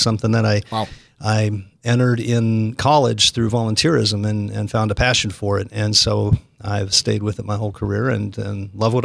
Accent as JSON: {"language": "English", "region": "Minnesota", "country": "United States", "tie": "born or raised there", "moved": "as an adult", "lives_now": "Carmel Valley, United States", "said": "Well, I grew up in Lake Wobegon, Minnesota, so I'm native of Minnesota."}